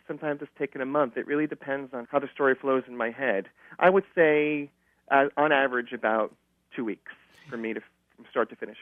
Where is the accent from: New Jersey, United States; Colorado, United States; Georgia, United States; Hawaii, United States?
New Jersey, United States; Point Pleasant; I was born in New Jersey, in Point Pleasant, and I grew up wanting to be an actor